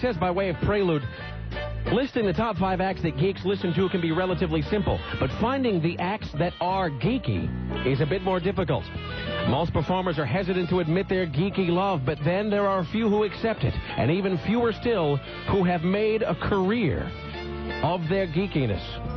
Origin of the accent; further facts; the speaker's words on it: Kennewick, Washington, United States; as a kid growing up in Kennewick, Washington, where there just wasn't a lot of great stuff on the radio.